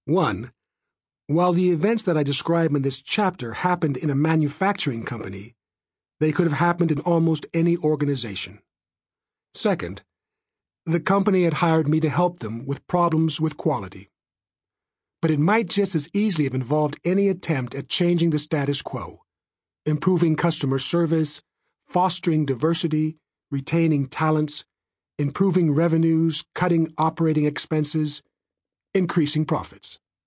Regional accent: Bangladesh; moved away as an adult; now in United States; As a child growing up in Bangladesh, I never dreamed that I would enjoy the life I've lived. After moving thousands of miles away to start a new life in the United States

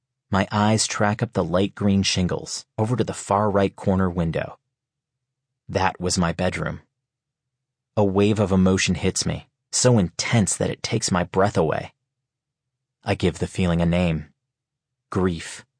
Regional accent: Rochester, New York, United States; I have not come back to my hometown of Rochester, New York by choice, but out of necessity.

